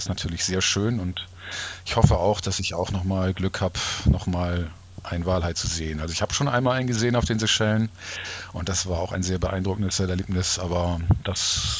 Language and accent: German; Northern Germany, Germany; Das andere, was mich natürlich auch noch als Norddeutscher so ein bisschen sehr gestört hat, war das ewig warme Wetter